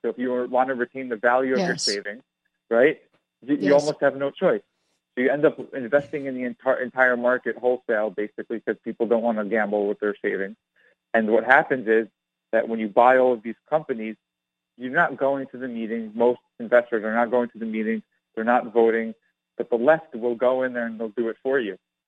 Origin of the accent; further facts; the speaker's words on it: New York, United States; Well, I grew up in New York, so it just kind of was foisted upon me.